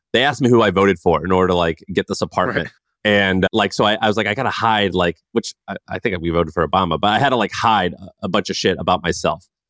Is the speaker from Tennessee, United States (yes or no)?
yes; Tennessee, United States; now in San Francisco, United States; people would call me a redneck because I moved from Tennessee.